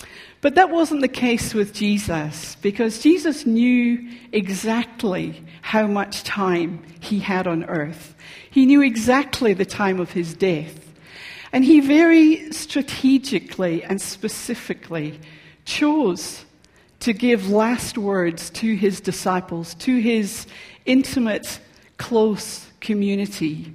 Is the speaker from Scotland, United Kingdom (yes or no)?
yes; Scotland, United Kingdom; But I grew up in Scotland, and I went to school and university there.